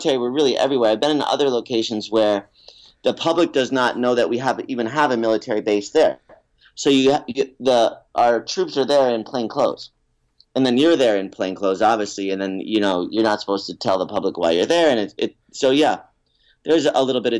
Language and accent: English; Albany, New York, United States; Yep, I'm from Albany, the home of bar fighting.